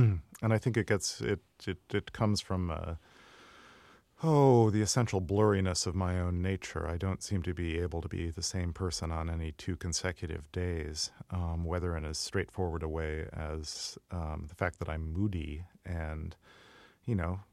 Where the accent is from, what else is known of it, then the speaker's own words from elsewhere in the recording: Midwest, United States; It's more a portrait of a type that my parents were one instance of that I saw a lot of when I was growing up in the Midwest.